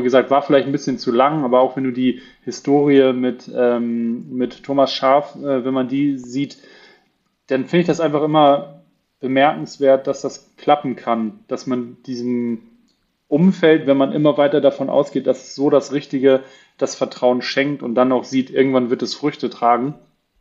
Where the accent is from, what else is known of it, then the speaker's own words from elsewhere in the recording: Hamburg, Germany; als Hamburger